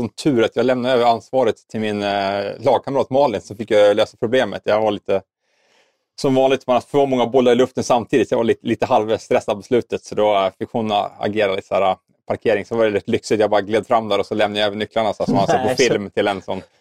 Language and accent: Swedish; Östhammar, Uppsala County, Sweden; now in Hjo, Sweden; Jag är född och uppvuxen i Östhammar i Uppland. Men just nu så bor jag nere i Västra Götaland i Hjo.